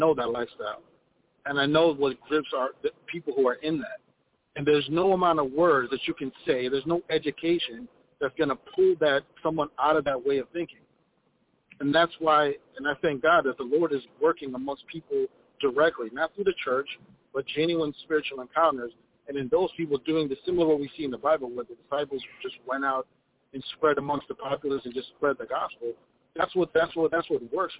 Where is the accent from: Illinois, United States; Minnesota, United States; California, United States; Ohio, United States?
Minnesota, United States; Minneapolis; I'm from Minneapolis.